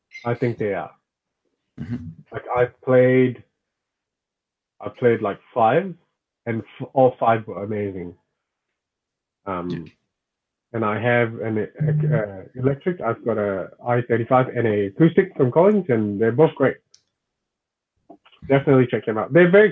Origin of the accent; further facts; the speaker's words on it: Singapore; And we're both from Singapore originally, but we met in Melbourne.